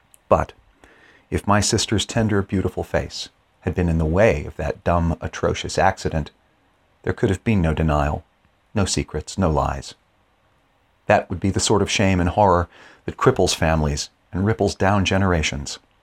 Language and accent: English; Baltimore, Maryland, United States; moved away as an adult; I am a U.S. minister, U.S.-born minister serving here. I grew up in West Baltimore, The Wire, anyone? I left the U.S. as a young man in 1985